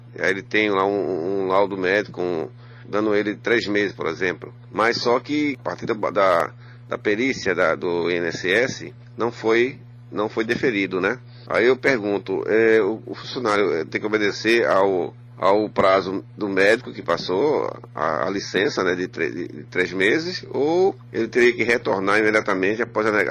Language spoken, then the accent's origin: Portuguese; São Lourenço da Mata, Pernambuco, Brazil; sou de São Lourenço, né?